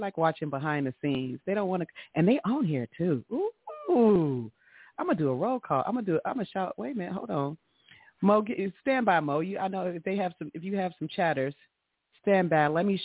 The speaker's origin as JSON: {"language": "English", "town": "Detroit", "region": "Michigan", "country": "United States", "tie": "born or raised there", "said": "We grew up together, known her since I was 13 from Detroit."}